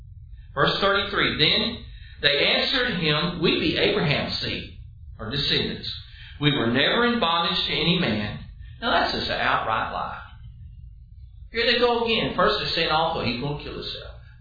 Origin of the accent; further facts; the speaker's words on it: Dallas, Texas, United States; You know, when I was a child, I grew up in Dallas.